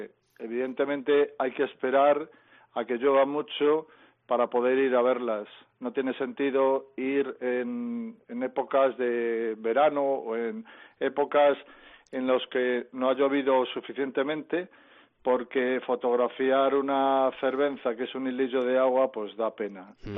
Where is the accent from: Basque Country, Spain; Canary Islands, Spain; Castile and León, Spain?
Castile and León, Spain; Salamanca; yo soy de Salamanca, nací en Salamanca